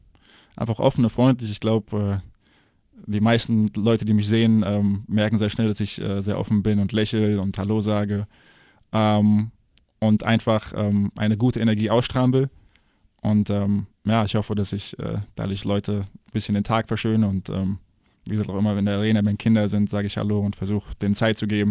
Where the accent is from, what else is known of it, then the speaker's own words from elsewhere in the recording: Wiesbaden, Hesse, Germany; ich bin ja auch aus Wiesbaden. Er liegt ja auch am Rhein